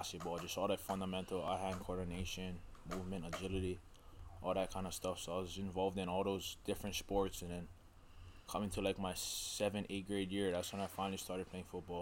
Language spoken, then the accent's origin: English; Kaneohe, Hawaii, United States; Pretty, it's not nuts. It's pretty chill, laid back.